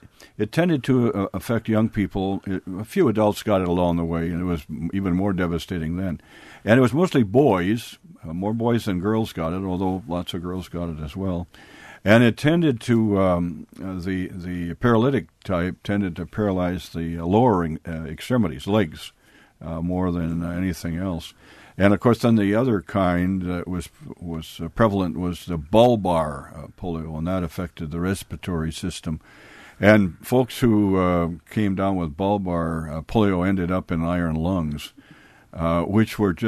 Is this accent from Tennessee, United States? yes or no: no; Wild Rose, Wisconsin, United States; my hometown is Wild Rose. But we grew up on a farm. I grew up on a farm